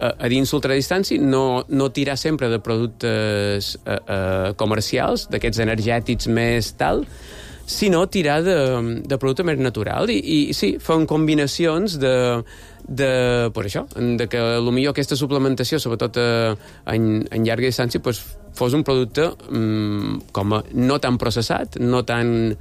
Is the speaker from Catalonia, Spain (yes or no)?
no; Balearic Islands, Spain; som mallorquins